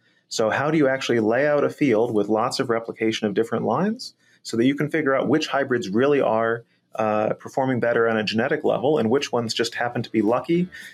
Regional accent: Ames, Iowa, United States; I grew up right there in Ames, Iowa. Went off to both New York and California to study corn before coming back here to the University of Nebraska.

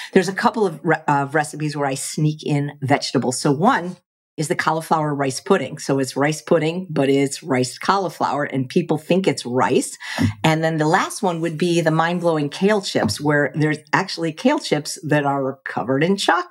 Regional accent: Chicago, Illinois, United States; I grew up in Chicago, and my mother would take me on Saturdays to downtown.

